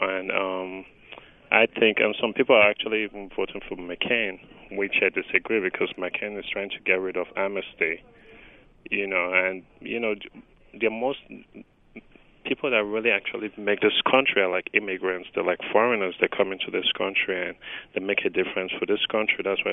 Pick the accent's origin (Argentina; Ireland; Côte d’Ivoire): Côte d’Ivoire; now in Jersey City, United States; I'm actually from Ivory Coast. My parents are from Nigeria.